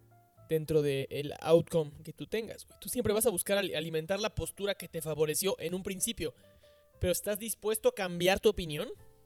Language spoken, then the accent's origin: Spanish; Mexico; Y no porque como mexicano, yo sé que pues quizás no nos beneficia, pero yo no pienso como mexicano.